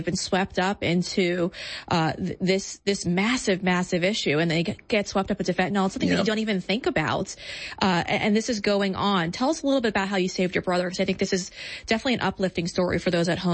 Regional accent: New York City, New York, United States; You know, I'm from New York City, and I've seen homelessness in New York City.

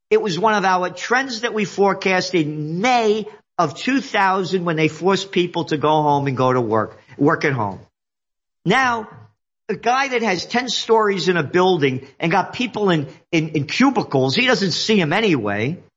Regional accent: New York, United States; This did not exist before the COVID war. I'm a New Yorker.

